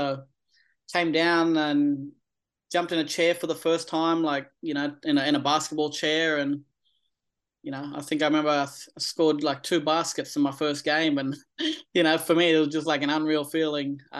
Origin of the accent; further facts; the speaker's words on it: Darwin, Northern Territory, Australia; so I was born with my disability and, you know, I grew up here in Darwin playing a lot of different sports